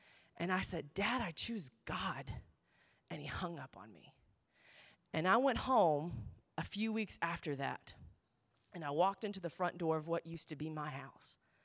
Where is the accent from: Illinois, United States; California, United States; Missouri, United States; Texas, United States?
Texas, United States; Dallas; I'm from the Dallas area. This was foreign to me.